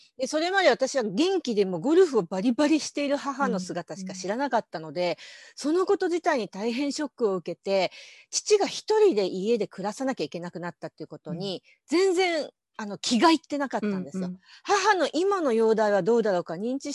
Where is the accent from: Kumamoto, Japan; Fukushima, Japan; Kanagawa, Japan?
Kumamoto, Japan; 私の出身地は熊本県の熊本市なんですけれども、大学はよその県に行ってはいけないっていうすごくこう保守的な土地柄で、うん、なんなら大学に女性は行かなくてもいいっていうぐらいの土地柄だったもんですから